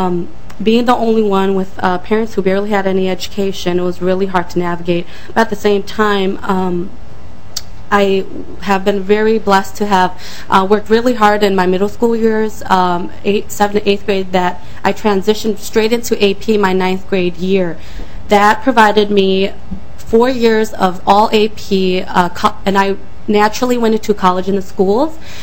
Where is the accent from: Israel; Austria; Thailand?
Thailand; English is a second language; now in United States; I came to America in 1989. I am a refugee from Thailand. English is my second language.